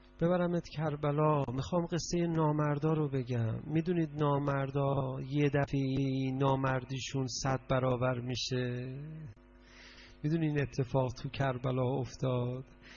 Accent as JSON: {"language": "Persian", "country": "Iran", "said": "فهمیدن ما ایرانی هستیم"}